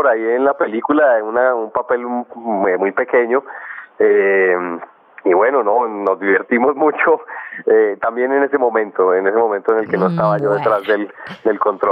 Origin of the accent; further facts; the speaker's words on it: Colombia; Sin embargo, yo soy colombiano y mi padre también lo es.